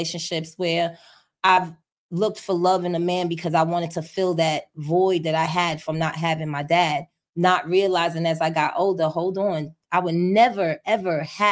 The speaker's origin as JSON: {"language": "English", "region": "New York", "country": "United States", "said": "And then I'm from New York. So, you know, it was really, really big."}